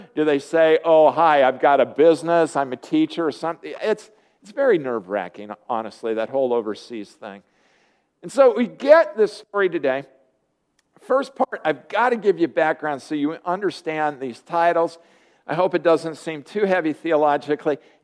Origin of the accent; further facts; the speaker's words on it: Washington, United States; also born or lived in Iowa; now in Midwest; I was born in Iowa, I was raised in the state of Washington, and I've been in the Midwest for 30 years.